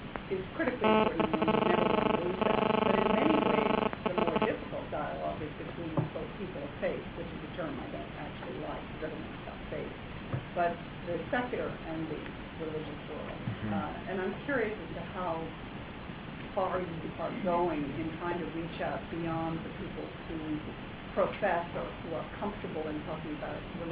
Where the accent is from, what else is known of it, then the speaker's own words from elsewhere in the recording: United States; it is so embarrassing as an American to hear the stories that people have.